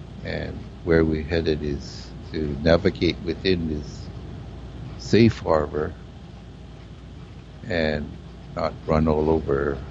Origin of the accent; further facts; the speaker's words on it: Hawaii, United States; Like I was born and raised in Hawaii, it's like, what?